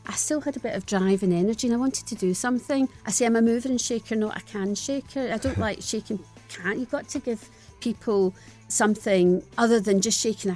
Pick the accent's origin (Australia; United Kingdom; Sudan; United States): United Kingdom; Glasgow, Scotland; I was born in the early 60s. I don't want anyone doing any arithmetic here. Early 60s in a place called Shettleson, which is... I was born in a tenement building, like right. many Glaswegians were, and I grew up there.